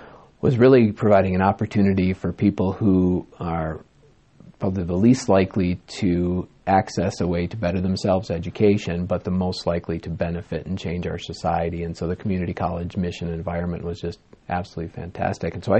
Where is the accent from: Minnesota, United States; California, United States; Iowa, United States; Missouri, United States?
Minnesota, United States; also born or lived in Montana; I grew up in Minnesota and ended up transferring out to Missoula, Montana, the University of Montana